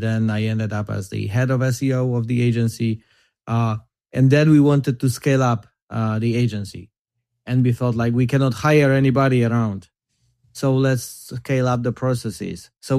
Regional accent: Poland; So I'm from Poland.

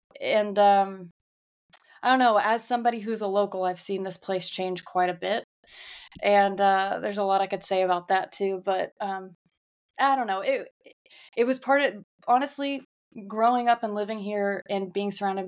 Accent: Nashville, Tennessee, United States; born there; Yep, I was born on West End.

